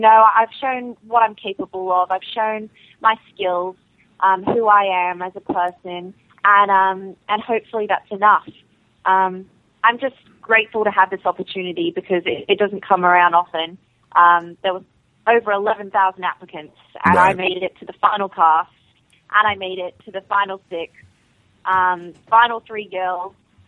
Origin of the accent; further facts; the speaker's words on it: United Kingdom; But you know, the fact that I'm not American maybe had a factor to do with it. The fact that people couldn't vote back home and in the UK live